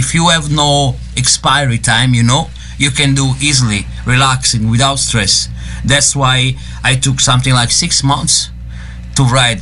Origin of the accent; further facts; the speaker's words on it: Italy; But don't forget, I come from Italy.